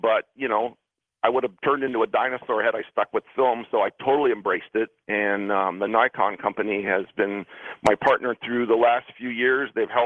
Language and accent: English; Honolulu, Hawaii, United States; I grew up in Hawaii. My father was a Baptist minister, and we lived in a very weird part of Honolulu called Palolo Valley, which was weird if you happen to be a Haole.